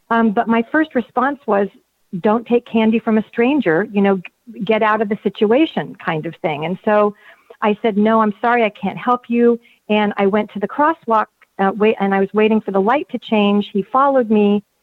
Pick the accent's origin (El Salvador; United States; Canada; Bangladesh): United States; California; And I grew up in the Bay Area, the San Francisco Bay Area